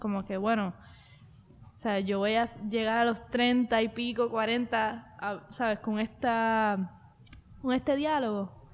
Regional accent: Puerto Rico; Yo soy blanca y boricua

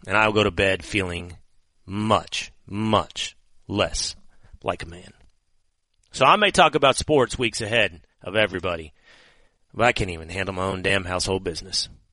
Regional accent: Texas, United States; Where are you from? Well, sir, I'm from Texas. I'm not saying New York.

